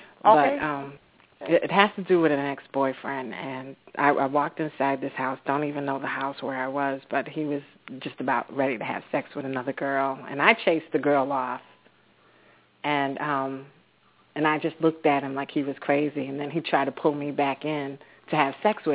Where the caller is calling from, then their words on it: Atlanta, Georgia, United States; I'm calling from Atlanta, Georgia.